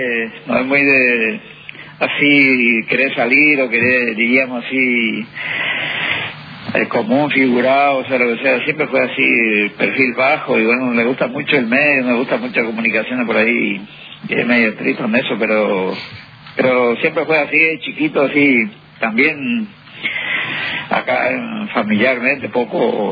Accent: Villarrica, Guairá, Paraguay; born there; Sí. Nací en Villarrica.

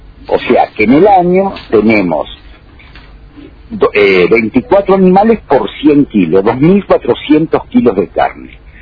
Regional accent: Argentina; Y esto, mirándolo como argentino, es positivo.

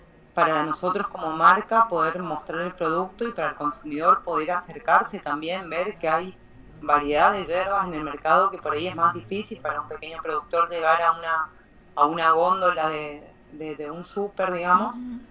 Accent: Apóstoles, Misiones, Argentina; soy de Apóstoles Misiones.

